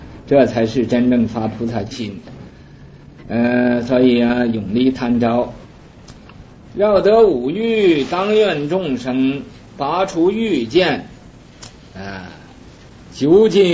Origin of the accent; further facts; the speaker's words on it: China; 所以呀无论呢俺们是中国人呢